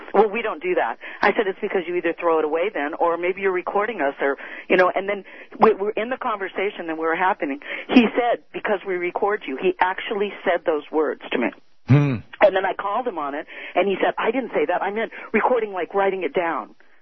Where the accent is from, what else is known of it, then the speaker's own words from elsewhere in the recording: United States; I'm an American, and I'm not afraid.